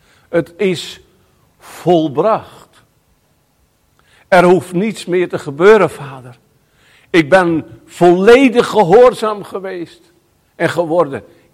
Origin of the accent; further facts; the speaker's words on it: Friesland, Netherlands; Oh, ik kom uit Friesland vandaan